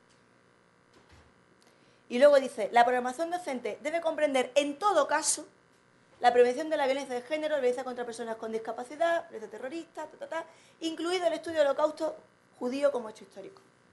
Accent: Ceuta, Spain; nosotros, mi compañero David y yo, venimos de Ceuta, hermana de Melilla, también en África.

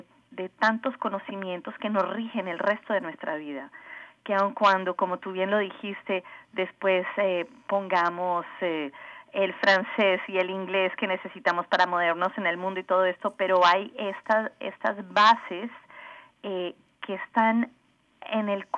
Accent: Colombia; also born or lived in Atlanta, United States; Yo crecí en crecí en Colombia, pero nací en Atlanta.

